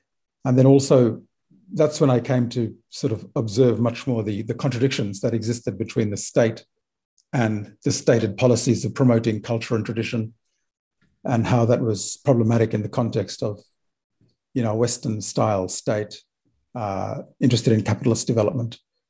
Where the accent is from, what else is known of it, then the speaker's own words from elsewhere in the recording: Port Vila, Shefa, Vanuatu; When I was growing up in Port Vila, sort of exposed to all that activism that was happening at the time.